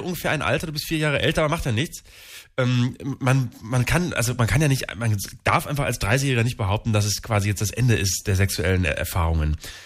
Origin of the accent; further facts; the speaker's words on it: Fegesack, Bremen, Germany; Ja, meine Heimat, das ist mein Heimatörtchen.